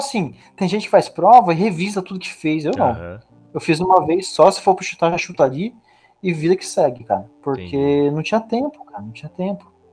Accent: Brazil; sou brasileiro, é Brasília.

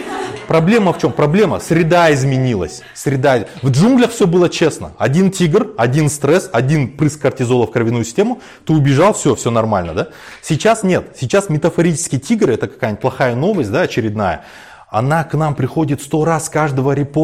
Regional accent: Kazakhstan; Мы, казахи, сами себя уничтожаем информационно.

